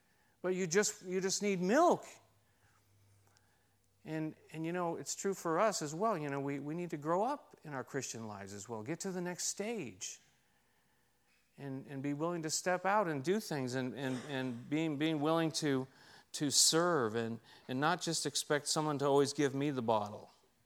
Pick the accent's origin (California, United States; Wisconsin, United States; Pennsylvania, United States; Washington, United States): California, United States; San Diego; But, you know, I grew up in San Diego in Claremont, and you know, the police were always out in front of our house.